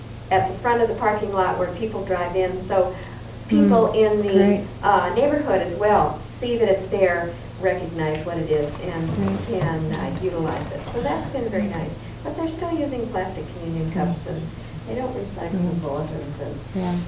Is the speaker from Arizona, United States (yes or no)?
no; Portland, Oregon, United States; We came from Portland, Oregon, and we've been recycling for years